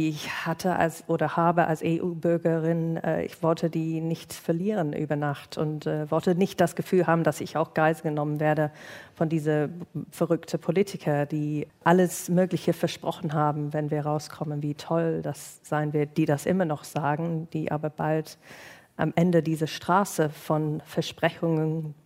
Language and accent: German; United Kingdom; born there; German is a second language; in was für eine verrückte Reise mein Geburtsland sich gerade findet